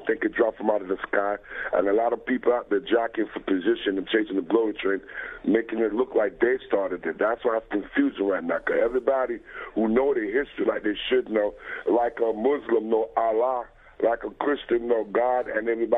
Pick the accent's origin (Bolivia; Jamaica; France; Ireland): Jamaica; now in United States; I'm a Jamaican. I was born in Jamaica